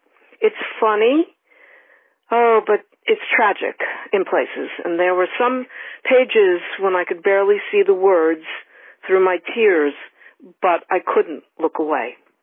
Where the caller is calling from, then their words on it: Pennsylvania, United States; I'm 76 years old. I'm calling from Pennsylvania, and I'm a lifelong reader.